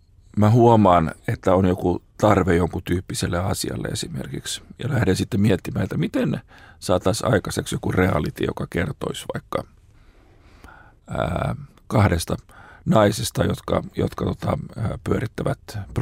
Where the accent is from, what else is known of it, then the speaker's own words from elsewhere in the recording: Helsinki, Uusimaa, Finland; now in Karjaa, Finland; No mä asun tuota Karjaalla ja mulla on siellä viiden hengen perhe, mutta on alun perin Helsingistä ja on asunut täällä Helsingissä koko nuoruuteni ja varhaisen aikuisuuteni, kunnes muutin sinne Karjaalle pieneen kaupunkiin.